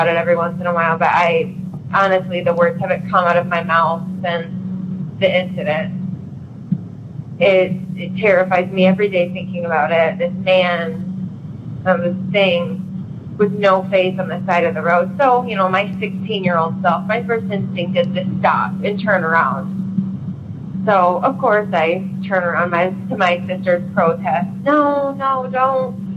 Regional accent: Michigan, United States; I'm from Michigan.

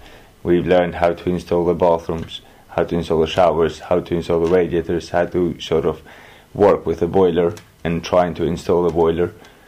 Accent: Albania; English is a second language; now in London, United Kingdom; I'm from Albania, live in London.

